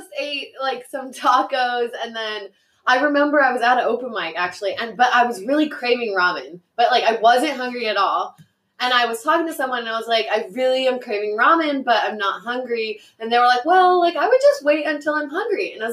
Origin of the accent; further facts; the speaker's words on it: United States; I think I'm English. I'm American. I don't know.